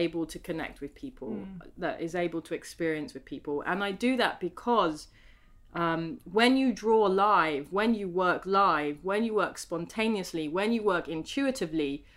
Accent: London, United Kingdom; I say I'm from London.

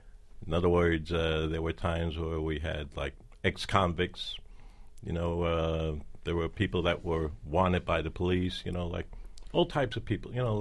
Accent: New York, United States; It was on 45th Street between 9th and 10th Avenue. In fact, my brother is still living there.

